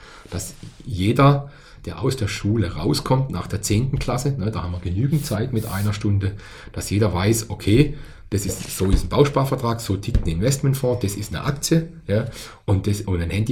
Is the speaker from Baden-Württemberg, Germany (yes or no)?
yes; Baden-Württemberg, Germany; Ich komme aus der Südwestecke Deutschlands. Also bei den Schwaben spricht man gar nicht übers Geld. Bei den Badern schon ein bisschen eher, weil wir etwas mehr Lebemänner sind.